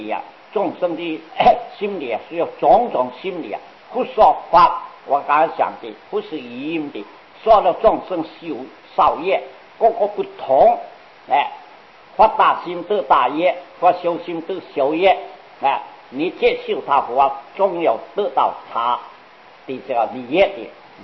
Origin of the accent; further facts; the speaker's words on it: China; 我们中国人